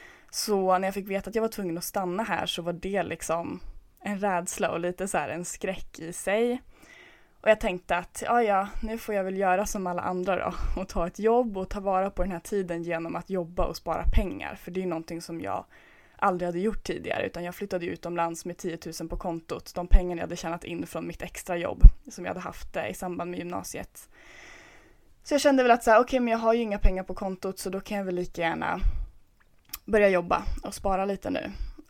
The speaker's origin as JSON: {"language": "Swedish", "town": "Undersåker", "region": "Jämtland County", "country": "Sweden", "said": "Jag är från Jämtland, en liten by utanför Åre som heter Undersåker och det är här jag sitter och pratar med er idag."}